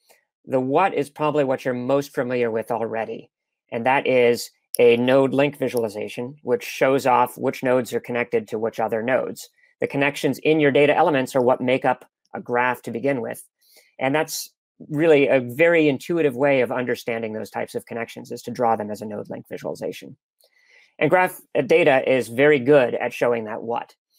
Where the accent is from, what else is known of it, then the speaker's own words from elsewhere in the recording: United States; Now, I'm an American.